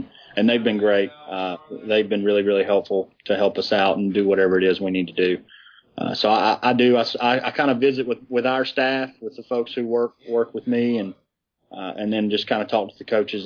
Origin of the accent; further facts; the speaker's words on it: the South, United States; Obviously, I'm from the South, and I've visited around.